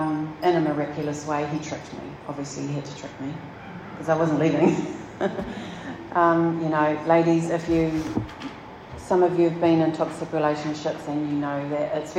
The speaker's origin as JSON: {"language": "English", "town": "Ruawai", "region": "Northland", "country": "New Zealand", "tie": "born or raised there", "also_born_or_lived": "Auckland", "said": "I was born in Auckland, grew up in Ruawai, go Ruawai. Good family, not brought up in church."}